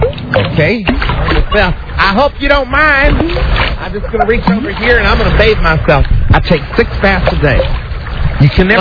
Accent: United States; accent: Carolina; Now, do you notice I'm talking my real accent? Because I didn't have this accent that much on the show. It's much more pronounced now that I'm back in the Carolinas.

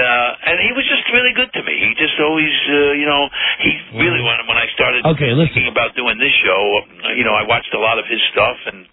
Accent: New York City, New York, United States; I came to New York. I'm back in New York in my hometown.

